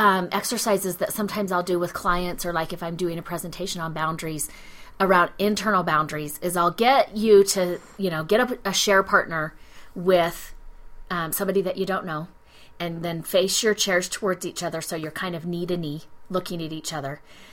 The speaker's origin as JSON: {"language": "English", "region": "Utah", "country": "United States", "tie": "born or raised there", "said": "I grew up in Utah, like really benign."}